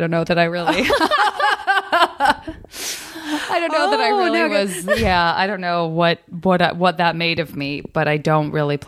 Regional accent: Tucson, Arizona, United States; I'm from Tucson.

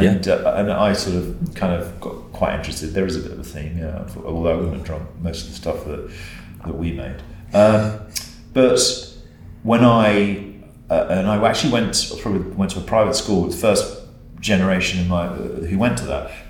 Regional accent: England, United Kingdom; born there; My parents, Scots, so I actually still consider myself Scots. And it's funny because I was born in England

